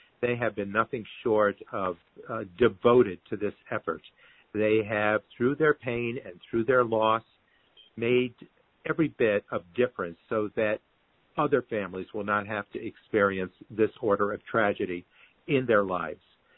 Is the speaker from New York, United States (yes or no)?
yes; Amsterdam, New York, United States; from my hometown of Amsterdam or had deep connections with that town. We're a town of about 18,000 people